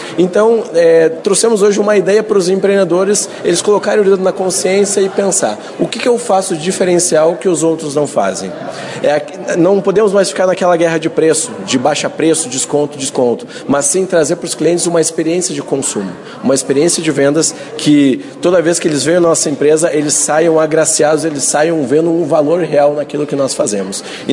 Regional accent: Passo Fundo, Rio Grande do Sul, Brazil; eu sou de Passo Fundo, né? E hoje eu sou engenheiro

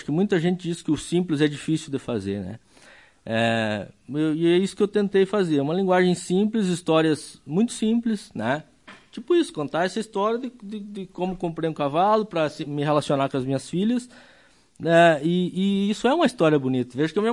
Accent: Soledade, Rio Grande do Sul, Brazil; tem muito a ver com Soledade, porque é a cidade onde eu nasci, é onde é as minhas referências.

